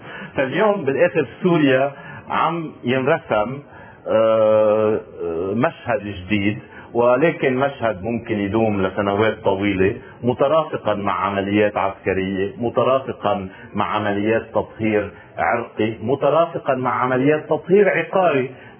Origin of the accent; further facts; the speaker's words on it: Lebanon; يعني كوننا نحن لبنانيين وكونه بالآخر عنا ذاكرة حربية